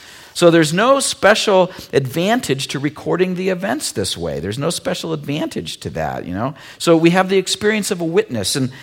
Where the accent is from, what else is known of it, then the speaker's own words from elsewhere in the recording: United States; Like, I grew up in America. It's like I'd never heard any of this stuff before.